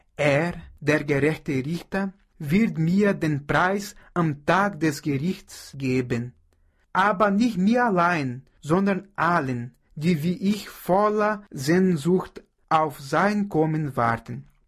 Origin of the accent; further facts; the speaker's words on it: Brazil; first language Portuguese; German is a second language; ich komme aus Brasilien